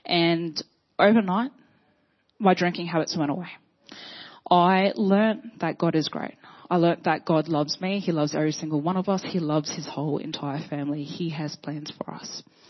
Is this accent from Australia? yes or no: yes; Port Hedland, Western Australia, Australia; So returned back to my hometown in Port Hedland, WA. It's a small mining town.